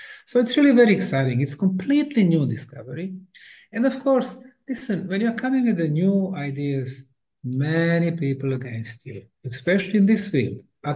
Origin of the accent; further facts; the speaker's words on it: Bosnia & Herzegovina; also born or lived in Houston, United States; And then I came to my home country of Bosnia. Before that, I was spending like 25 years in Houston, Texas.